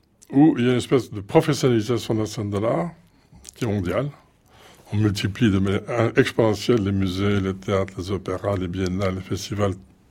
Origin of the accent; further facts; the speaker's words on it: Belgium; Alors, en tant que Belge, je vous disais